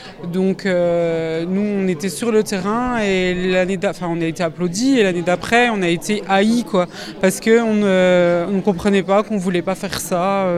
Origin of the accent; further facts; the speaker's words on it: Besançon, Bourgogne-Franche-Comté, France; Et je viens de Besançon.